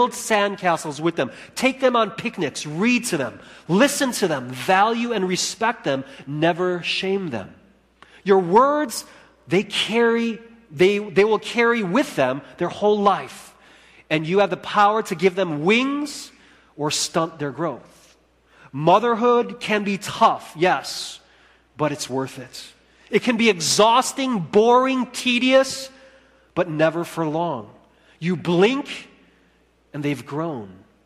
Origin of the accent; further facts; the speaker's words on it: United States; Unfortunately, it is connected to the U.S., my home country